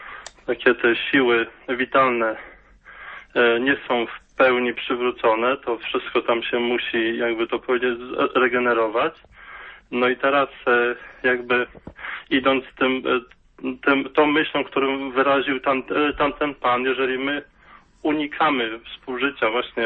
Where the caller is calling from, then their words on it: Dąbrowa, Kuyavian-Pomeranian Voivodeship, Poland; Jestem z Dąbrowy, okolicy Mogilna w Kujawsko-Pomorskim